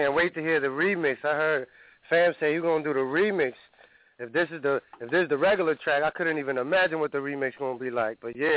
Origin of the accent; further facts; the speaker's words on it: Bronx, New York, United States; I'm from the Bronx, so you never know.